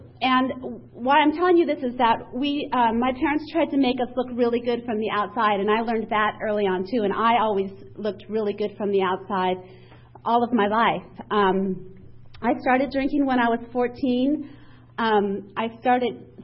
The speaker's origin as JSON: {"language": "English", "town": "San Diego", "region": "California", "country": "United States", "tie": "born or raised there", "said": "I grew up here in Allied Gardens. I was a little kid in the 60s, and my parents were hippies."}